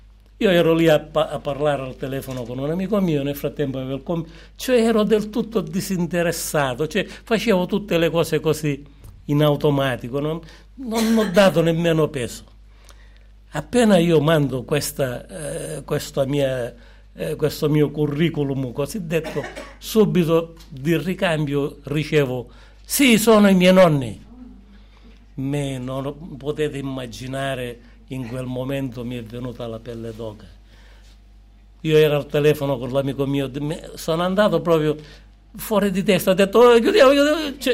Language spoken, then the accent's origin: Italian; Catania, Sicily, Italy; born there; sono nato a Catania